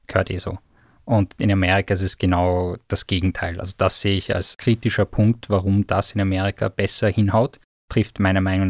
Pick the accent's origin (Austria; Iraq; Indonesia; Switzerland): Austria; accent: Austrian German; first language English; German is a second language; Klingt vielleicht komisch, wenn ich jetzt mit, sag ich mal, perfekten österreichischen Deutsch spreche, aber für mich ist trotzdem die englische Sprache, wo ich mich wohler fühle.